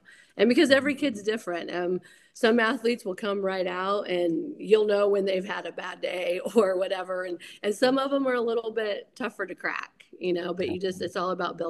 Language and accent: English; Silver Lake, Kansas, United States; Well, I grew up in Silver Lake, Kansas, which if anyone has heard of that place, it is a small little sports school on Highway 24.